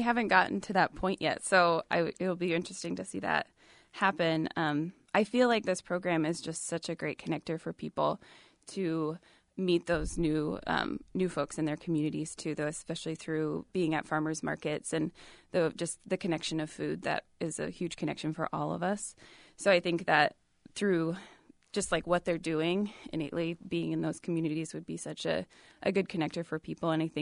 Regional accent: Des Moines, Iowa, United States; I grew up in Des Moines.

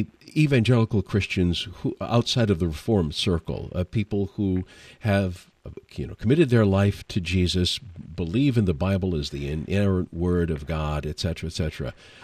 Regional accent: Detroit, Michigan, United States; When I came to West Michigan from Detroit many years ago

